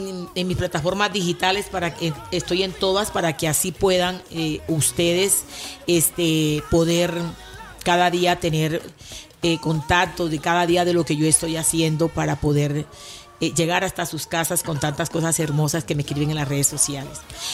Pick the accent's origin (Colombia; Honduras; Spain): Colombia; no solamente en mi país Colombia, que amo, también fuera de Colombia